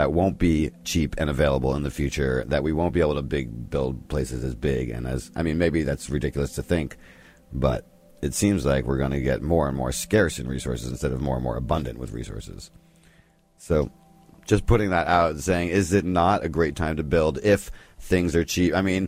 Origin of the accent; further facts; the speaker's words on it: New Jersey, United States; I went to my hometown, New Jersey, where nothing has changed.